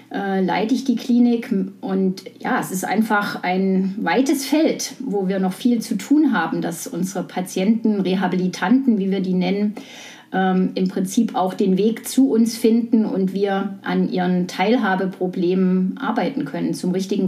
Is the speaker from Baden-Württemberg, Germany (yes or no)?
no; Weimar, Thuringia, Germany; Aber ich bin in Weimar geboren, also in der DDR aufgewachsen und gerade zur Wende mit meinem Abi fertig geworden